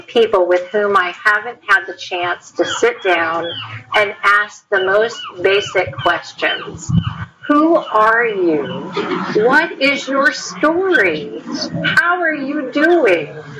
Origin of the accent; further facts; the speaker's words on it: California, United States; immediately heard my lack of a Southern accent and became suspicious of who I was and what I was all about. Where are you from? They'd ask. California, I'd say.